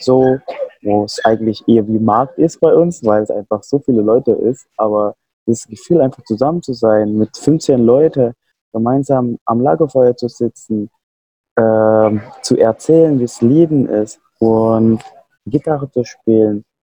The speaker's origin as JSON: {"language": "German", "region": "West Java", "country": "Indonesia", "first_language": "Sundanese", "second_language": "German", "said": "Also ich rede aus meinem Heimatland, wo ich herkomme, ist auch andere Sprache und das ist Sundanesisch."}